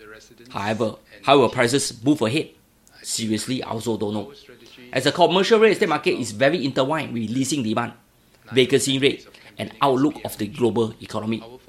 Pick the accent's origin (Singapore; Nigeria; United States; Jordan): Singapore; As what PM Wong has said, we are all Singaporean. Let's work together for a better Singapore as a nation.